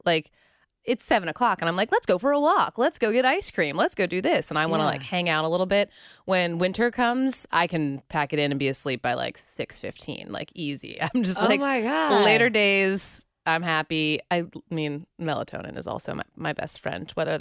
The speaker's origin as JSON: {"language": "English", "town": "Pittsburgh", "region": "Pennsylvania", "country": "United States", "lives_now": "Cincinnati, United States", "said": "I am from Pittsburgh. That gets a lot of interesting feedback living in Cincinnati."}